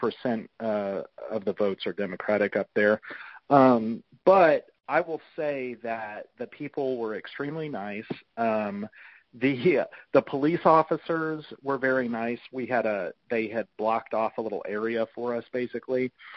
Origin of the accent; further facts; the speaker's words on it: Austin, Texas, United States; I grew up in Austin